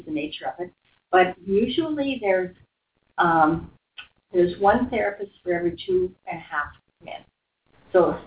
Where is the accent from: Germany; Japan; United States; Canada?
Canada; Well, I'm the Canadian on that team.